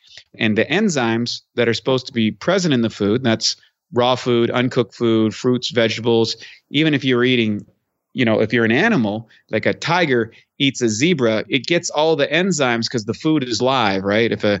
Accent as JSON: {"language": "English", "country": "Canada", "said": "Well, I'm from Canada originally, so it's cold."}